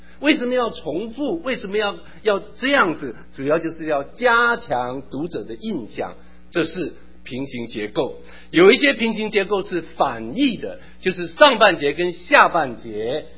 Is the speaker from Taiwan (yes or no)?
no; China; 说穿了就像我们中国人的对联一样